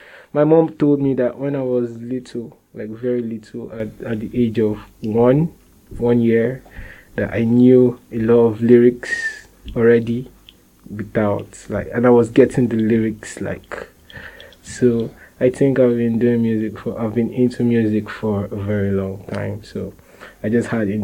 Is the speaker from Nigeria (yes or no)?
yes; Nigeria; English is a second language; now in Padua, Italy; I am Nigerian and I am from the Igbo tribe in Nigeria. I live in Padua, Italy